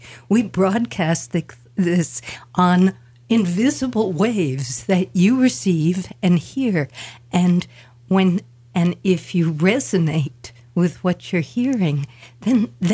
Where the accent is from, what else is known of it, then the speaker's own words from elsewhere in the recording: New York City, New York, United States; when I grew up in New York City as a kid, despite being a city kid and having 3 siblings, I kind of felt really alone.